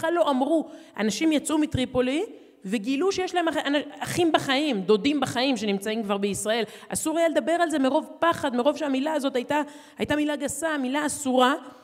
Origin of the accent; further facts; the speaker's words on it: Herzliya, Tel Aviv District, Israel; אני גדלתי בהרצליה, ברחוב רבי עקיבא, וסמוך אלינו, זה היה רחוב הרב שמעון לוי